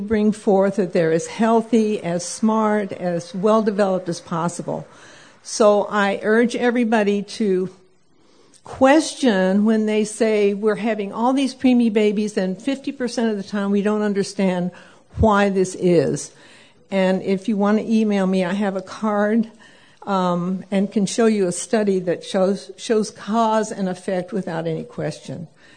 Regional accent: Sun City, Arizona, United States; I'm from Sun City, Arizona.

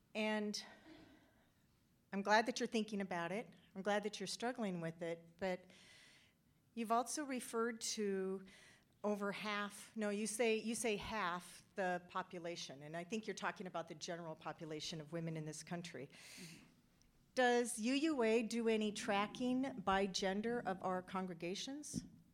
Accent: Bellevue, Washington, United States; I'm from East Shore, which is in Bellevue, Washington.

